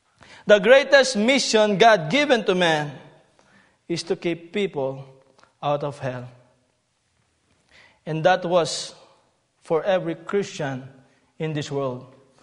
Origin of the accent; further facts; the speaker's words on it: Philippines; I guarantee you I will not keep you long because I'm a Filipino.